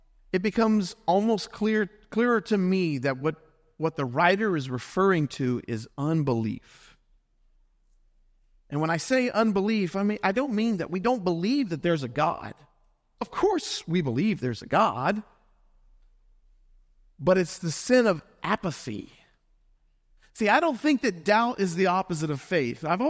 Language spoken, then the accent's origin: English; the South, United States; I grew up in the South, and, you know, we offered an invitation every Sunday, and nobody ever walked.